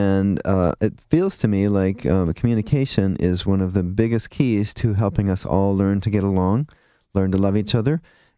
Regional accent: Twinsburg, Ohio, United States; I grew up in Twinsburg, so that's up in the Cleveland area.

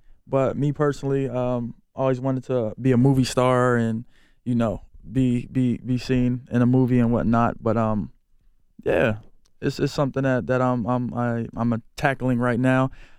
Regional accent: Bridgeport, Connecticut, United States; I'm from Bridgeport, Connecticut. I'm a Purdue grad.

